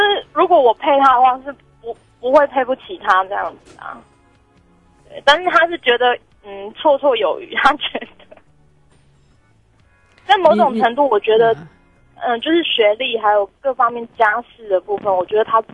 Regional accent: southern Taiwan, Taiwan; 因为我比较传统，我是南部的小孩，那只是我在国外念书

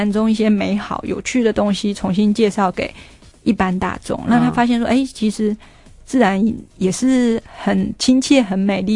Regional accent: Taiwan; 就是我们台湾人的温带想象。

